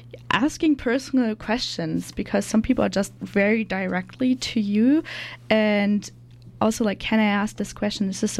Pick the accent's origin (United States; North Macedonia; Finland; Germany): Germany; So I grew up in Germany